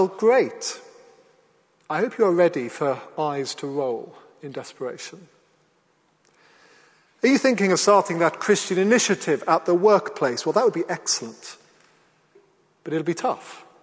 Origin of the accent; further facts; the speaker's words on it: Wales, United Kingdom; When I grew up in Wales, as I got on the school bus not long out of my warm bed